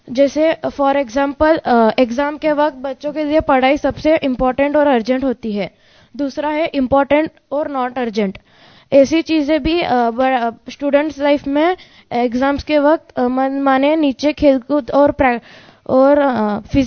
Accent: Solapur, Maharashtra, India; मैं सोलापुर महाराष्ट्र से आया हूँ

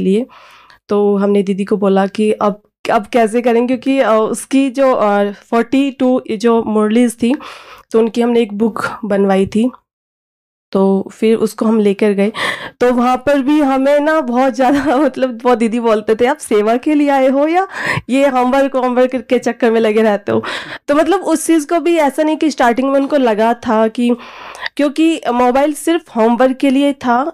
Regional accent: Silvassa, Dadra and Nagar Haveli and Daman and Diu, India; मैं सिलवासा से हूँ। … गुजरात चूर सिलवासा से हूँ।

